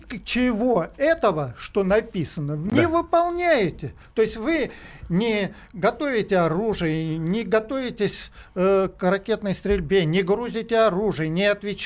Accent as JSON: {"language": "Russian", "region": "Moscow", "country": "Russia", "said": "мы москвичи"}